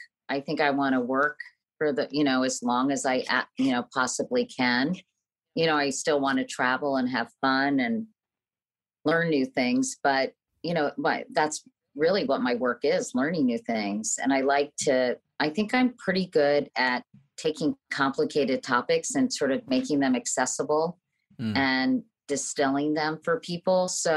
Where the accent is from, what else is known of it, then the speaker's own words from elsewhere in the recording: Virginia, United States; I grew up in Virginia and didn't really understand the provenance of these statues